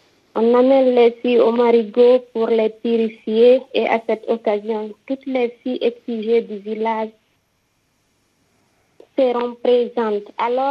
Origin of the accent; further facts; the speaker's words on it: Guinea; now in Dakar, Senegal; Au fait, je suis guinéenne. J'ai été excisée dans mon village